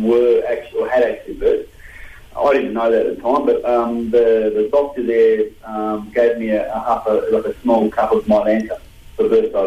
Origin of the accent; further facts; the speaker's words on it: Australia; being an Aussie, mate, I did put my hand up first before anyone else did